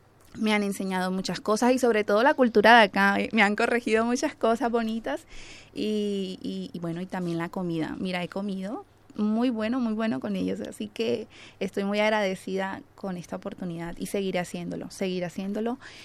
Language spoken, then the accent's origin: Spanish; Barranquilla, Atlántico, Colombia; now in Spain; soy del país de Colombia. Soy de la ciudad más bonita de Colombia, que es Barranquilla. Tengo 35 años.